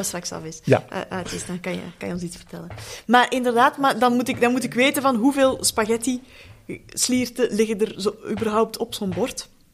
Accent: Netherlands; Helaas, ik blijf een Hollander.

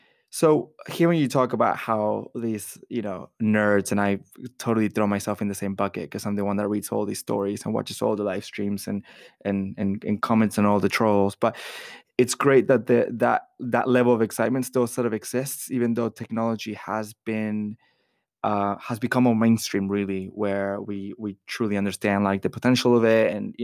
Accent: Florida, United States; And I grew up in Florida and I have walked down exhibition halls after exhibition halls of the most random things you can think of.

